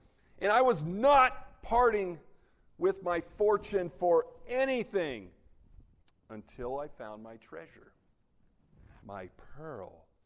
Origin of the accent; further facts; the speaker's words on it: California, United States; When I was 15 years old, growing up in California, I got my first bona fide job as a busboy in a restaurant.